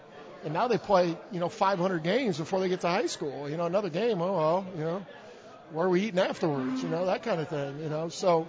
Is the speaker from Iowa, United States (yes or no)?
yes; Iowa, United States; Now, I grew up in Iowa, you know